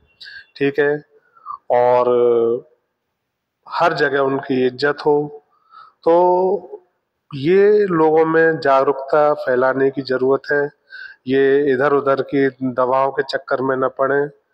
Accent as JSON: {"language": "Hindi", "town": "Hathras", "region": "Uttar Pradesh", "country": "India", "said": "हाथरस से बिलोंग करता हूँ।"}